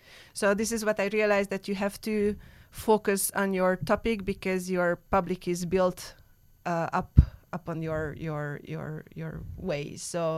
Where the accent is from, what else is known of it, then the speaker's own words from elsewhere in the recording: Romania; English is a second language; because I'm Hungarian from Romania.